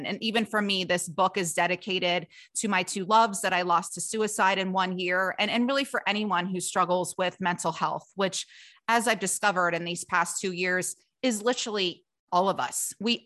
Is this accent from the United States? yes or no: yes; Cincinnati, Ohio, United States; My parents are both Ohio State alums. I grew up in Cincinnati.